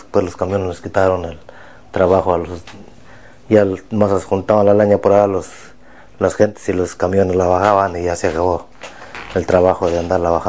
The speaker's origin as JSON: {"language": "Spanish", "town": "Los Hernández", "region": "Guanajuato", "country": "Mexico", "tie": "born there", "said": "en municipio de Dolores Hidalgo."}